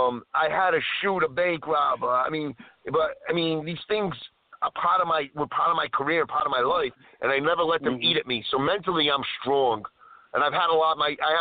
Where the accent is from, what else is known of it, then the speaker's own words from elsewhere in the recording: Rhode Island, United States; because we're both from Rhode Island